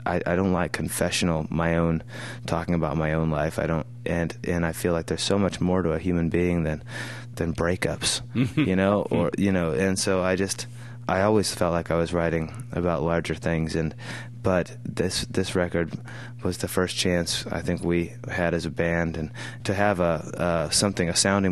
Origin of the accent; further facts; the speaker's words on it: Idaho, United States; It was great, and that's actually one of the great things about being from Idaho is you can make up anything you want.